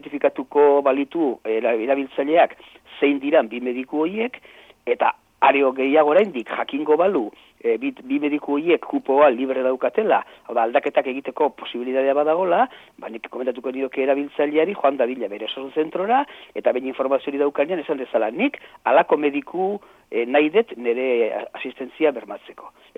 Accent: Basque Country, Spain; nik euskalduna naiz. Eta nik euskara nerea dut

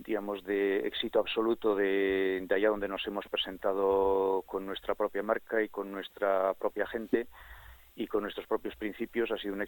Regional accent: Basque Country, Spain; hemos demostrado que somos tan vascos como el que más, que estamos tan integrados en la tierra como el que más

